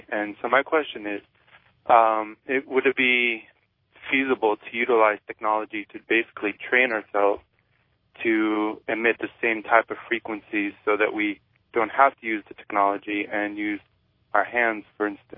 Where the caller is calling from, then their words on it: Daly City, California, United States; I'm calling from San Francisco.